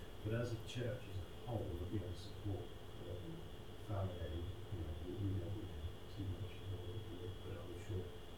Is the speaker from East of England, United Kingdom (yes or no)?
no; Exeter, South West England, United Kingdom; I'm from Exeter.